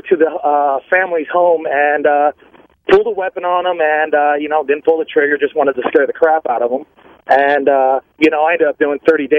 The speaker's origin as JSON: {"language": "English", "region": "North Carolina", "country": "United States", "said": "You know, I'm originally from North Carolina, love it out here in California."}